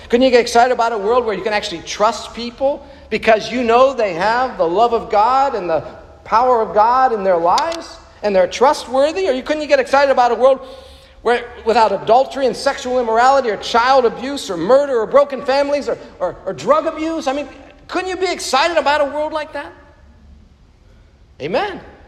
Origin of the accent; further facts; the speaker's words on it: Ohio, United States; I'm from Ohio.